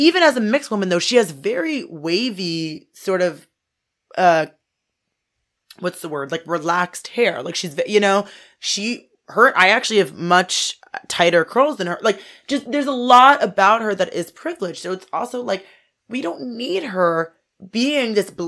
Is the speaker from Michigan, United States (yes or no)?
no; New Jersey, United States; also born or lived in New York City; We were both somewhat from New York City. My family moved to the suburbs, New Jersey.